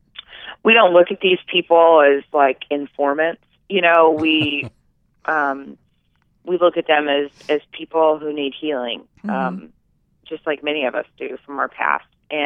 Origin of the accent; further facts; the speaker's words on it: Louisiana, United States; I'm actually from Louisiana, and so I went down there to speak at one of their events